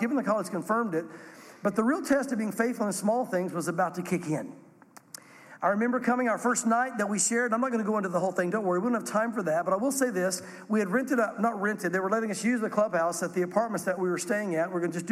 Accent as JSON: {"language": "English", "region": "Tennessee", "country": "United States", "said": "Now, we're from the South. We're from Tennessee."}